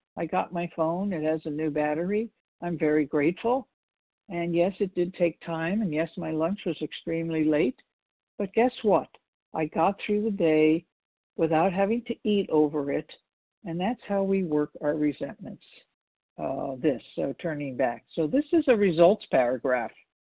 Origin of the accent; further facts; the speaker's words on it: Walnut Creek, California, United States; I'm from Walnut Creek, California.